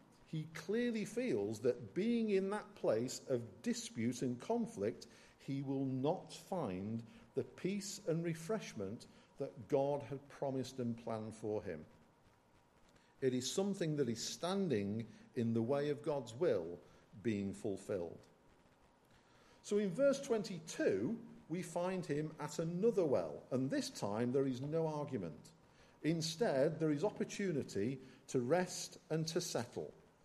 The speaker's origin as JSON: {"language": "English", "region": "North West England", "country": "United Kingdom", "tie": "born or raised there", "said": "I may live at some distance away, but I was born in Lancashire. And then when I was about 6 or 7, without moving an inch, they changed the boundary and I found myself in Cheshire instead of Lancashire."}